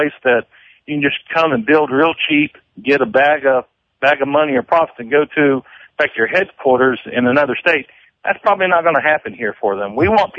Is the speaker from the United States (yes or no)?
yes; Brevard, North Carolina, United States; somebody on the street asked me where I was from. Maybe they picked up on my accent, and I told them Brevard